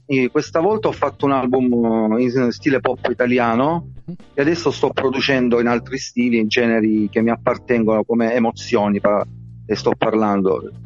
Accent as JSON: {"language": "Italian", "town": "Lecce", "region": "Apulia", "country": "Italy", "said": "io sono di Lecce."}